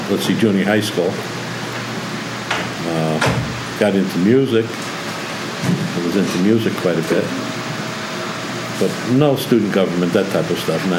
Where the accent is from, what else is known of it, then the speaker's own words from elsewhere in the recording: Wallingford, Connecticut, United States; also born or lived in Meriden; I was born in Meriden. I was raised in Wallingford. Lived in Wallingford all my life.